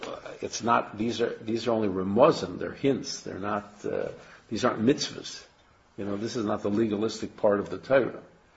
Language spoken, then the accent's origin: English; United States; When I grew up here in America, I remember we were petrified.